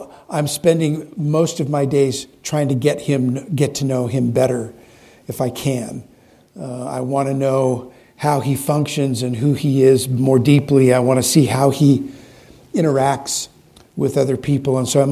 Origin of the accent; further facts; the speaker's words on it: Nevada, United States; I grew up in Nevada, and one of the things in Nevada we have are